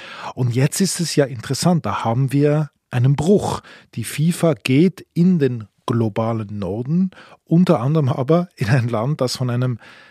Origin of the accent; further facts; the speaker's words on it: Switzerland; Die Frage ist jetzt natürlich, wie die Öffentlichkeit, sagen wir bei Ihnen in Deutschland, bei uns in der Schweiz, mit der Fußball-WM umgehen wird.